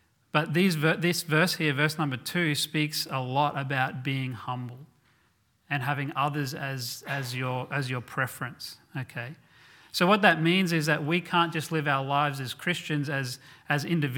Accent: Australia; I'm happy to count myself as an Aussie

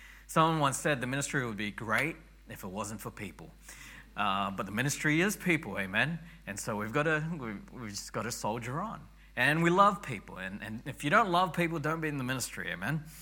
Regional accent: Australia; I was new to Australia. I grew up in Australia, but I've been away for so long.

